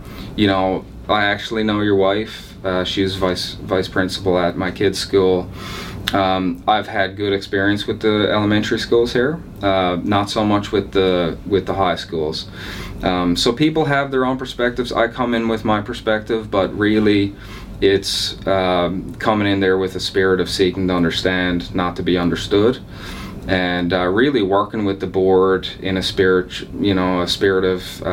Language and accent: English; Newfoundland and Labrador, Canada; I grew up in Newfoundland